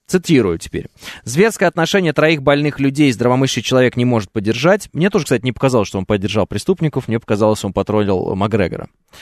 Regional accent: Orenburg Oblast, Russia; я из Оренбургской, оренбуржец. Все, я оренбуржец.

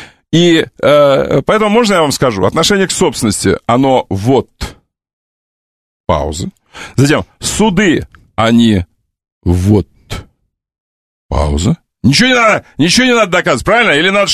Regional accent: Novopavlovsk, Stavropol Krai, Russia; Я из Новопавловска. Да. Я там прописан был.

